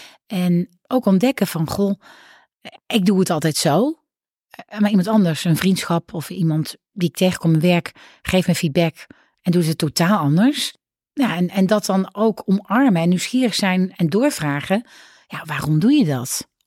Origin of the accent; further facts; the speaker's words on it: North Brabant, Netherlands; Ik heb ook gewoon ik kom uit Brabant.